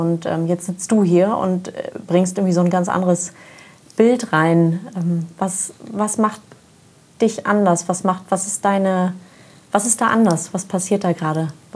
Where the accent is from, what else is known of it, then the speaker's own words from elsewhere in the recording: North Germany, Germany; Also ja, wir kommen alle aus dem Norden, lieben die Ostsee.